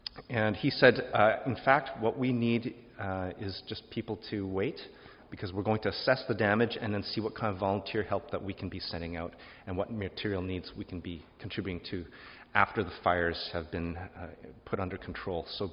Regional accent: Calgary, Alberta, Canada; You see, I grew up in Calgary, and Calgary is definitely an oil town.

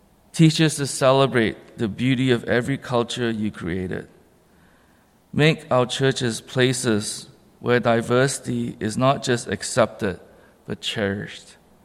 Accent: Malaysia; growing up in Malaysia, which, you know, as I mentioned before, it's a beautiful country, very multi-ethnic, but also very divided among race.

